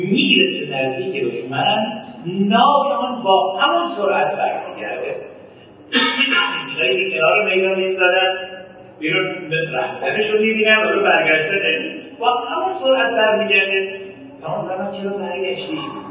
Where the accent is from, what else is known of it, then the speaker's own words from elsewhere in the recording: Iran; نه اینکه چون ما ایرانی هستیم دارم بگم